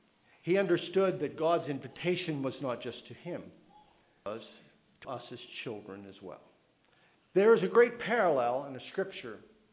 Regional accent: West Virginia, United States; In the Ohio River Valley, where I grew up in West Virginia, we began, as I said, reading this literature.

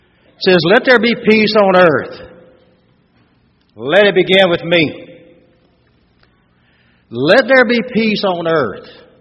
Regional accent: the South, United States; accent: Southern; also born or lived in South Florida; For those of you who don't understand me, I'm trilingual, actually. My first language is Southern.

